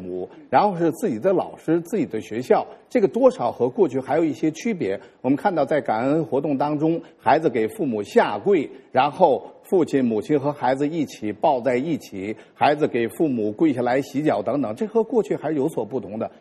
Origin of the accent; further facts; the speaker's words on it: China; 我也是在中国长大的，我们从小的时候也被接受那种教育